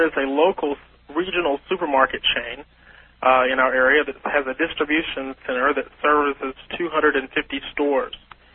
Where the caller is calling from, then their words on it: Longview, Texas, United States; Hello, Art. … I'm calling from Longview, Texas.